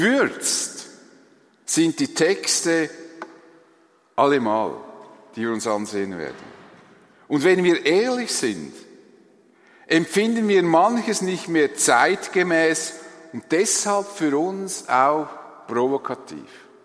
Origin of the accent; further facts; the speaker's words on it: Switzerland; und ich als Schweizer natürlich sage, ja klar, holen Sie die Polizei, kein Problem.